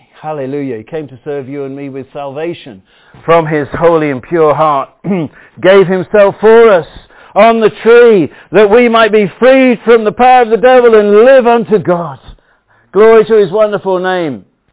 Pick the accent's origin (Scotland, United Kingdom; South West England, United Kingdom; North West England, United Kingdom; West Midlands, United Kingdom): West Midlands, United Kingdom; Burton upon Trent; I was walking around my hometown, Burton-on-Trent, with a group of Christians carrying banners with the gospel on these banners.